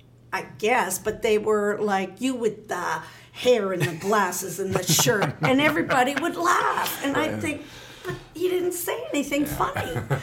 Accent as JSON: {"language": "English", "country": "Canada", "said": "Because I'm Canadian, I don't toot my own horn."}